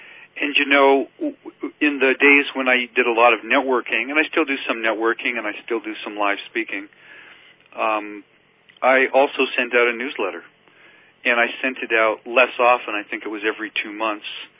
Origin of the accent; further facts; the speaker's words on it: Canada; now in United States; Yes, I am Canadian.